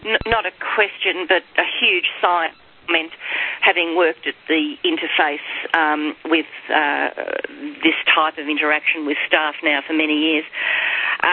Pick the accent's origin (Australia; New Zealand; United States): Australia; Manal, your points are perfectly clear to me, and being Australian